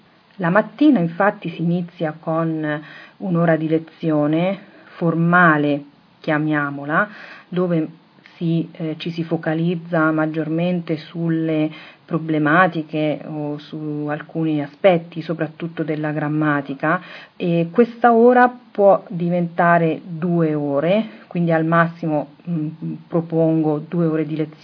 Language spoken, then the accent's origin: Italian; Todi, Umbria, Italy; born there